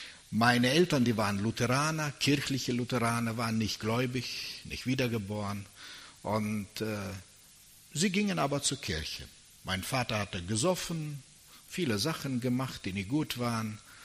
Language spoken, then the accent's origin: German; Tajikistan; first language German; ich bin in Tadschikistan geboren, zu Hause haben wir alle Deutsch gesprochen, auf der Straße war Tadschikisch, Farsi und in der Schule war Russisch. Und so bin ich mit drei Sprachen groß geworden.